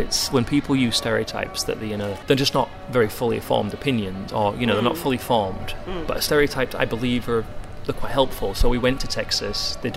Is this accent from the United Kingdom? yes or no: yes; England, United Kingdom; I come from England